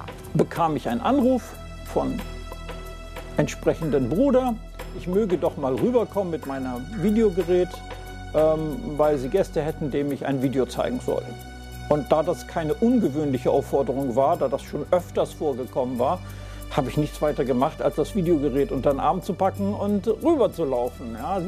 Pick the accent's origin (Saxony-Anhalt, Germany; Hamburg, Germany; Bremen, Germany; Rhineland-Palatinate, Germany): Hamburg, Germany; Sie haben sich in Istanbul getroffen und sind nach Hamburg gezogen. Ich bin in Hamburg groß geworden, habe dort Abitur gemacht